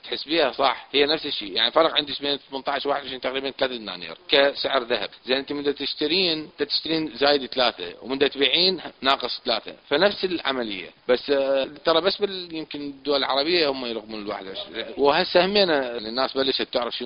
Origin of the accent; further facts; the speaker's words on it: Iraq; احنا نبقى عراقيين وكلنا نحب العراق